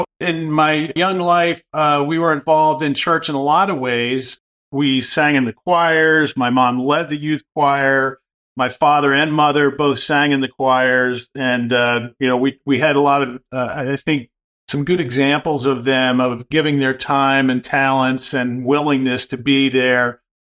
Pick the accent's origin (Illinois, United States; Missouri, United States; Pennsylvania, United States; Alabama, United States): Pennsylvania, United States; also born or lived in New England; I'm from Central Pennsylvania originally. We spent time in my youth in New England and then settled back into Pennsylvania.